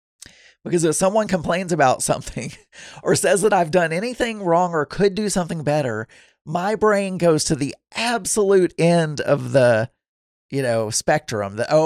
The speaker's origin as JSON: {"language": "English", "region": "Arkansas", "country": "United States", "tie": "born or raised there", "said": "And me, I'm an American. I grew up in South Arkansas in America. I don't eat leftovers."}